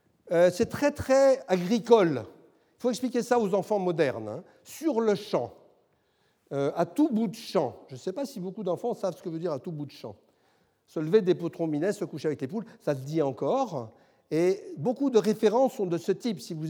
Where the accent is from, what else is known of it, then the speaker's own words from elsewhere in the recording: Southern France, France; Et puis chez nous, dans le Sud, on dit, quand on a raté un train et qu'on attend le suivant, on a le temps de tuer un âne à coups de figue.